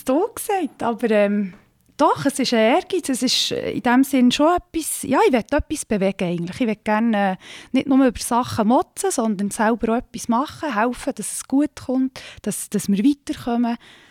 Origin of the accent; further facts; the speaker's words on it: Köniz, Bern, Switzerland; ich bin in Könitz aufgewachsen.